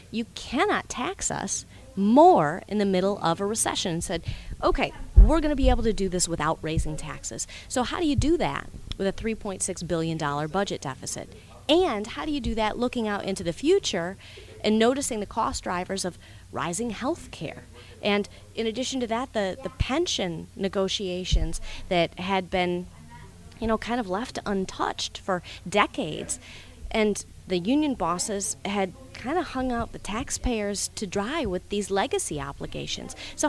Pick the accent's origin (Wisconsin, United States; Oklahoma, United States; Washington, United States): Wisconsin, United States; Dallas; Wisconsin, Dallas, Wisconsin.